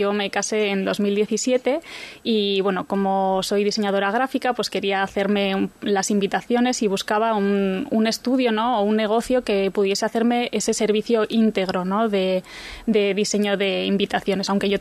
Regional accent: San Sebastián, Basque Country, Spain; como somos dos jóvenes donostiarras, pues queríamos que tuviese como un pedacito de San Sebastián

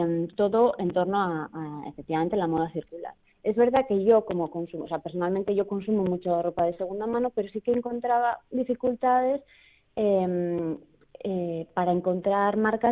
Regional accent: San Sebastián, Basque Country, Spain; also born or lived in Los Angeles; now in Barcelona, Spain; yo soy de Donosti, yo cursé la carrera aquí en Deusto en doble grado, además derecho

